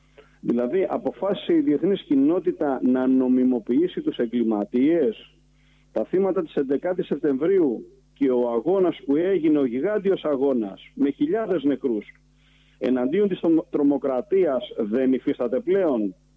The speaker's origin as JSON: {"language": "Greek", "town": "Areopoli", "region": "Peloponnese", "country": "Greece", "said": "κατάγομαι από την Αρεόπολη Λακωνίας"}